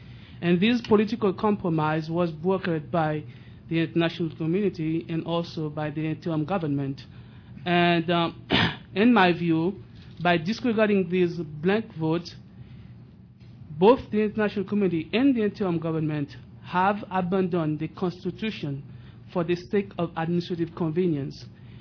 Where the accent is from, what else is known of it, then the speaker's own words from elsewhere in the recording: Haiti; I'm from Haiti.